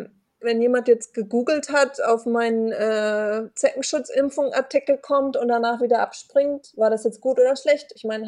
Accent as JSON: {"language": "German", "region": "Hamburg", "country": "Germany", "said": "ich komme aus Hamburg, ich bin da aber schon echt assimiliert"}